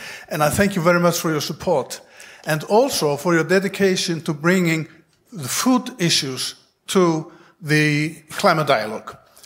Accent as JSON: {"language": "English", "country": "Iceland", "second_language": "English", "said": "I'm from Iceland."}